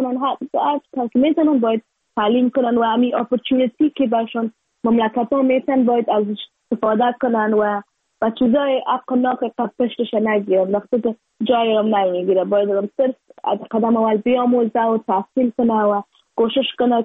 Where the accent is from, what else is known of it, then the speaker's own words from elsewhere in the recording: Afghanistan; اگر برمد بتانم چیز کنم بر وطنم